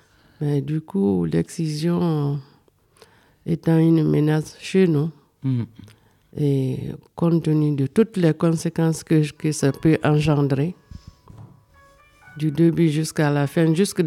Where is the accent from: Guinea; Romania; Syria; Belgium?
Guinea; now in Mayenne, France; Je viens de la Guinée-Conakry. Et je suis en France depuis 7 mois.